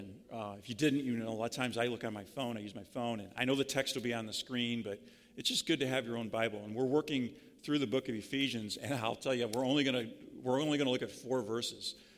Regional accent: Novi, Michigan, United States; I'm from Michigan, Novi, Michigan.

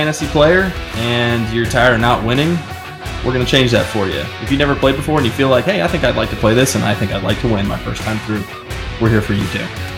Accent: Midwest, United States; I'm from the Midwest. I don't have that kind of an accent.

